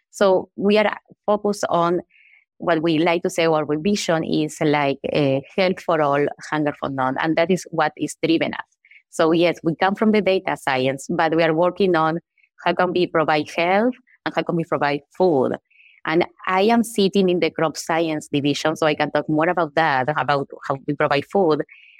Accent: Uruguay; English is a second language; Yes, I am from Uruguay. I was born there and grew up and I did my undergrad in there.

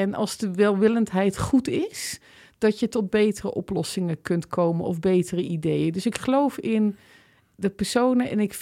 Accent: Netherlands; Dus wij als Nederlanders vinden altijd een goed gesprek belangrijk.

